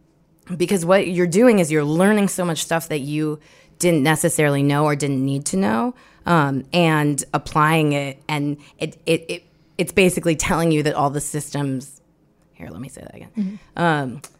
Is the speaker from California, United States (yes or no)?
no; Indiana, United States; so like as a white woman, I grew up in Indiana